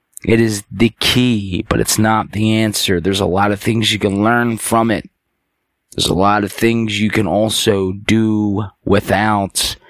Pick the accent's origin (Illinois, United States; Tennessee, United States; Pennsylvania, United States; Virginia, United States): Pennsylvania, United States; Philadelphia; I'm from Philly, folks